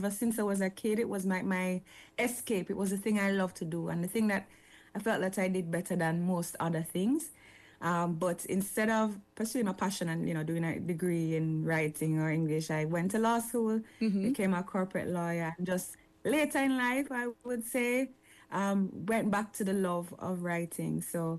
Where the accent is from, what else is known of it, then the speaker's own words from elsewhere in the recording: Jamaica; also born or lived in Barbados; I'm Jamaican, as you probably can tell from my accent. Grew up in Jamaica. I've lived in Barbados. I see myself as a Caribbean person at heart. And also probably a secret Trini